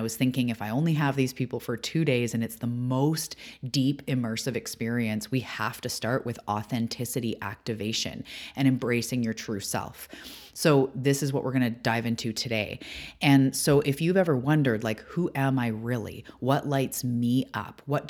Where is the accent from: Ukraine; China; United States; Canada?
Canada; I am Canadian. Like, yes, of course, in the human realm, I'm Canadian, or my family, most of my family's from England.